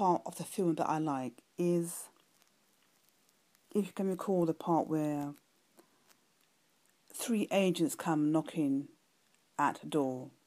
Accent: London, United Kingdom; from London, UK.

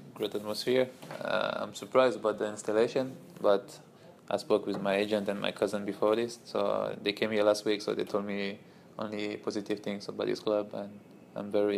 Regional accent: Nantes, Pays de la Loire, France; English is a second language; moved away; also born or lived in Paris; I was born in Paris, born in France. So I make my school at Nantes. It's about like 3 hours from Paris.

